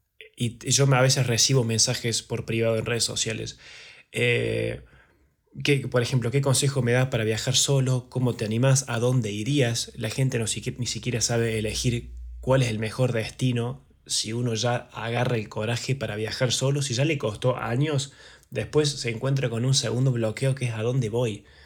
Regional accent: Argentina; born there; Después te diría que, dejando de lado mi país natal, un lugar que me gusta mucho

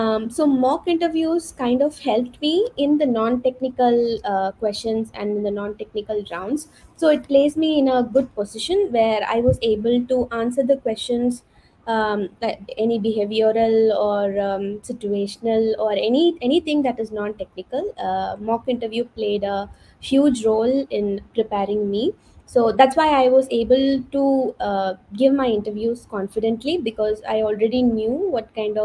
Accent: India; I'm from India, and I'm working in a software company here in Bangalore.

